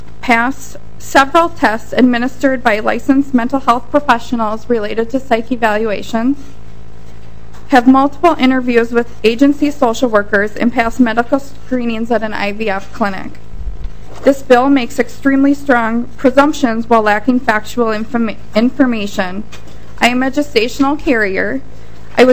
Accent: Minnesota, United States; I was born and raised in Minnesota. I'm a mother to four of my own children, and I'm also a gestational carrier.

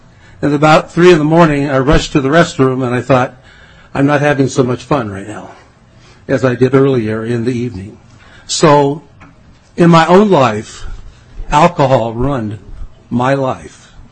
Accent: Ohio, United States; I grew up in Northeast Ohio, not too far from Akron, Ohio.

